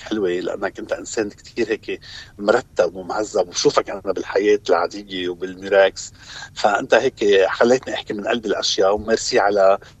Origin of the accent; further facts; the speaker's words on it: Lebanon; نحن كلبنانية،